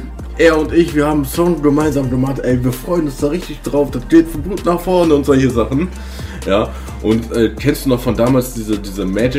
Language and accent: German; Hagen, North Rhine-Westphalia, Germany; Und also gebürtig komme ich aus Hagen. Das könnte dir vielleicht was sagen.